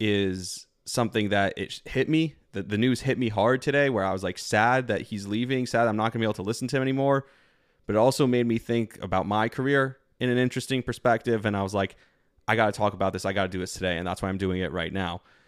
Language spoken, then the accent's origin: English; Passaic, New Jersey, United States; I'm from Bergen County, from Passaic originally, New Jersey. Grew up in an Orthodox Jewish family.